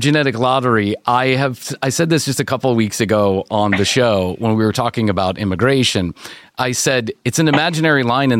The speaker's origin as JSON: {"language": "English", "town": "Chicago", "region": "Illinois", "country": "United States", "tie": "born or raised there", "said": "just because of the way that I was raised in Chicago"}